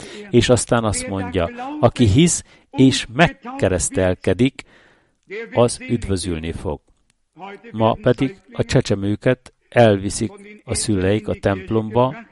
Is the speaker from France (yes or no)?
yes; France; Igenis, francia vagyok, igenis katolikus vagyok, és igenis ateista vagyok.